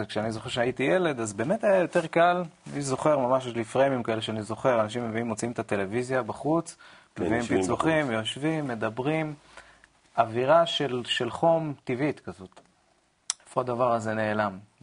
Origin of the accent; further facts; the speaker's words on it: Dimona, Southern District, Israel; also born or lived in Tiberias / Ashkelon; אני גדלתי בדימונה, נפל שם הטיל גם, כן? גדלתי בדימונה, אפילו הייתי גם שנה אחת בטבריה, כן? כיתה א' הייתי בטבריה, ואחר כך גדלתי באשקלון.